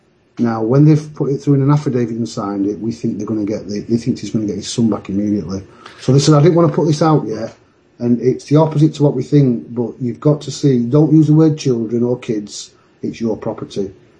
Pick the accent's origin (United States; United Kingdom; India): United Kingdom; Sheffield, Yorkshire and the Humber; I'm from Sheffield, so you have to talk slow.